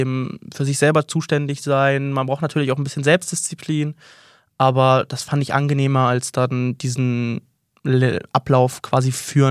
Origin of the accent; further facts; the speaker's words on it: Düsseldorf, North Rhine-Westphalia, Germany; Ist vielleicht als Düsseldorfer auch verständlich